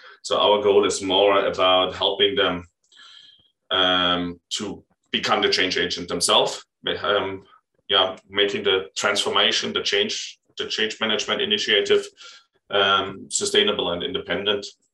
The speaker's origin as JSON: {"language": "English", "country": "Germany", "second_language": "English", "said": "I'm originally from Germany."}